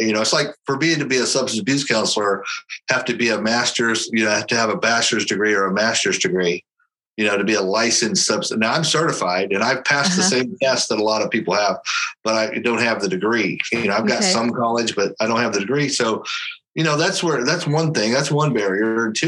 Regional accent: Oklahoma, United States; I'm in Oklahoma. I'm from Oklahoma originally, and they just legalized it there. And it's the same. It's like the little town I grew up in is like a store on every corner.

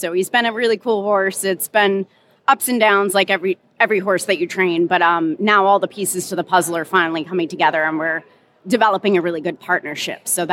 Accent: Paris, Kentucky, United States; So I'm from Paris, Kentucky.

